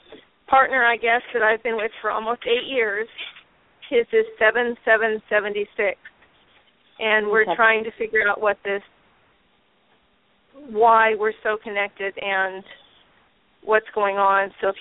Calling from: North Carolina, United States; I'm calling from Western North Carolina.

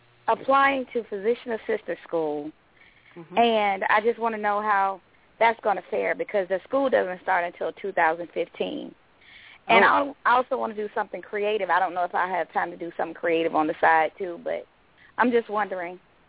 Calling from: Atlanta, Georgia, United States; I'm calling from Atlanta, Georgia.

